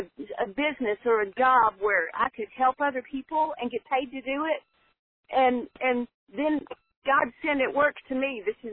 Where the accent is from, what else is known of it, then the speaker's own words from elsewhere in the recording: Nashville, Tennessee, United States; I'm from Nashville, Tennessee